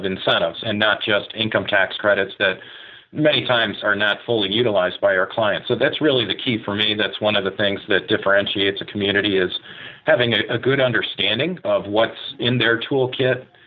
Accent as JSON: {"language": "English", "region": "Michigan", "country": "United States", "tie": "born or raised there", "also_born_or_lived": "Indiana", "moved": "as an adult", "lives_now": "Chicago, United States", "said": "I'm a Midwesterner. I grew up in Michigan and went to Indiana University and then have lived in Chicago for the past 15, 20 years."}